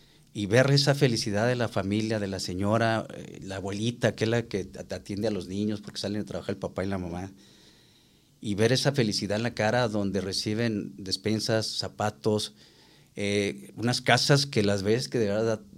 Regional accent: Mexico; como mexicanos, como seres humanos

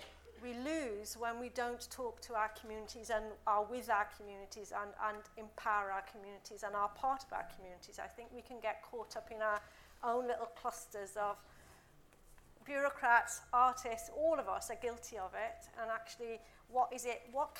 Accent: Midlands, United Kingdom; I grew up in the Midlands, so there was an affinity with Wales.

